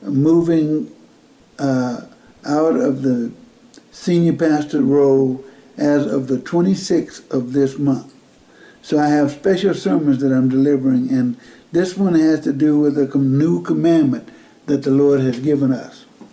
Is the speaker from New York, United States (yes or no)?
no; Mississippi, United States; when I grew up in Mississippi, during the month of about November, we would have what we call killing or butchering the pork.